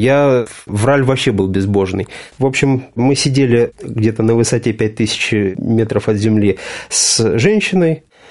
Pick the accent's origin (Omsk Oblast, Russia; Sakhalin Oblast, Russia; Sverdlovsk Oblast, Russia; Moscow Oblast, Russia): Moscow Oblast, Russia; Потом я перевелся с Камчатки в свой родной город.